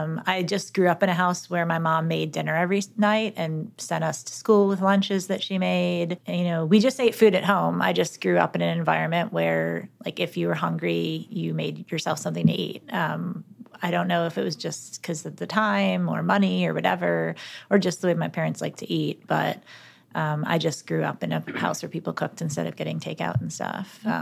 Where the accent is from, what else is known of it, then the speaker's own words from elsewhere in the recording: Buffalo, New York, United States; also born or lived in Northern California; I grew up in Buffalo. I think the food in Buffalo is very similar to like the food culture here. But I did live in Northern California for 5 years